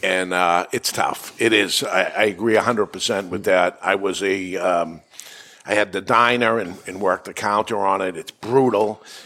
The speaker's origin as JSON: {"language": "English", "town": "East Boston", "region": "Massachusetts", "country": "United States", "tie": "born or raised there", "said": "I grew up in East Boston, Everett area."}